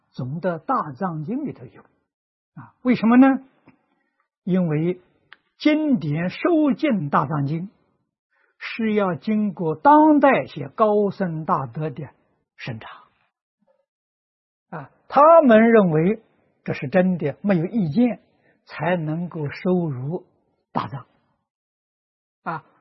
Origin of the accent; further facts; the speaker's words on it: China; 非常可惜的是我们中国人不相信中国人，这就没有法子了啊。